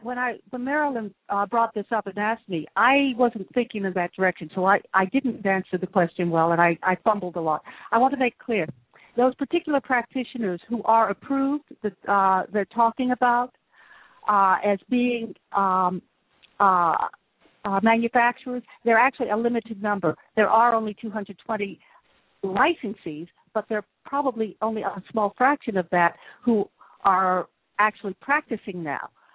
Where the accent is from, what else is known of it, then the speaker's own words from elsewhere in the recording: United States; now in United Kingdom; I am. I spent most of my life in the US, as you can hear in my accent.